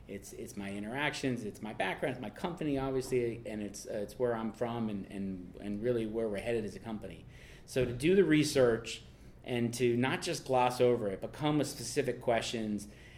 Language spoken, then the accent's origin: English; New York, United States; I grew up in New York